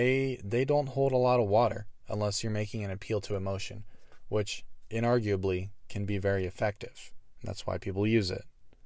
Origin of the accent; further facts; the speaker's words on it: the South, United States; I grew up in the South. I grew up around firearms